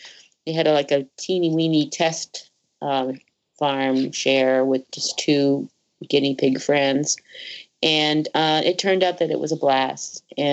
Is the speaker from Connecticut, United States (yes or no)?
yes; Connecticut, United States; now in Leiden, United States; Well, I moved to Leiden in 76. I grew up in Connecticut and went to college in the Valley.